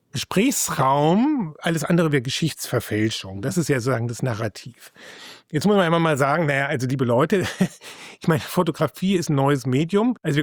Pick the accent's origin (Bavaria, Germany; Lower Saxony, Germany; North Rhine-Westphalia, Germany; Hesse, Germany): Hesse, Germany; Frankfurt; also born or lived in Berlin; Ich komme aus Frankfurt oder habe dann in Berlin studiert.